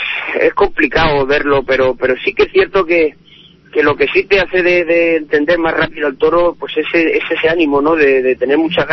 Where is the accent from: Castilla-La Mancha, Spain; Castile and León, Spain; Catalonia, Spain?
Castilla-La Mancha, Spain; Mora; Luego al día siguiente toreo también aquí en mi pueblo, en las fiestas de Mora